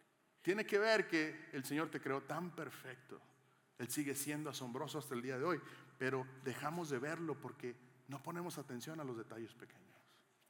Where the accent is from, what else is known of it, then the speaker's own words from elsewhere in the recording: Monterrey, Nuevo León, Mexico; Hashtag soy de Monterrey, ¿no?